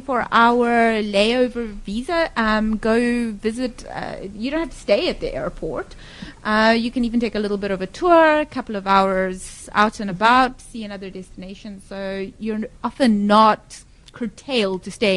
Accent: South Africa; we're South African.

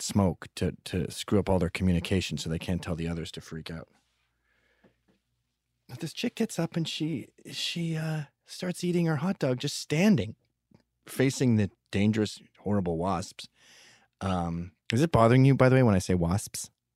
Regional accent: Canada; I'm from Canada and I'm used to more rugged terrain?

